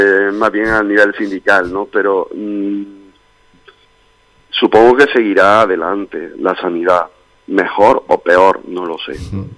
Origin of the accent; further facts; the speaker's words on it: Granada, Andalusia, Spain; also born or lived in Almería; yo viví 5 años en Almería porque yo hice el MIR allí y se vive muy bien en Almería, os lo digo. Soy granadino